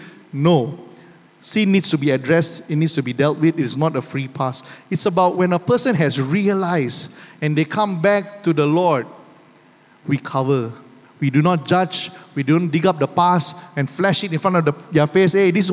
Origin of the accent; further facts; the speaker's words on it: Malaysia; Say, we're from Malaysia.